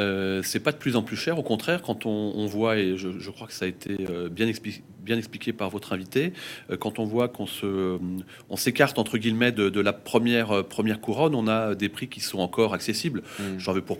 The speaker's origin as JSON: {"language": "French", "town": "Poissy", "region": "Île-de-France", "country": "France", "tie": "born or raised there", "said": "Je suis né à Poissy, je vis à Poissy."}